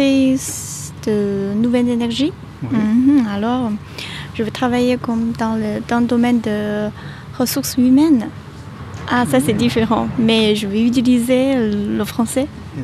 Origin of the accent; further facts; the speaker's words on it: China; French is a second language; now in France; Oui, en fait, moi je viens de Chine, alors j'étudie le français depuis plus de 5 ans